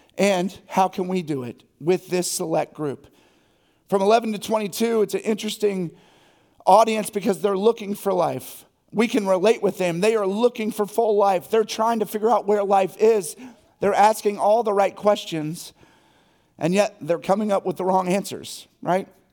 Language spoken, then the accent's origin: English; Harrisonburg, Virginia, United States; I'm actually from Harrisonburg. Moved back here 3 years ago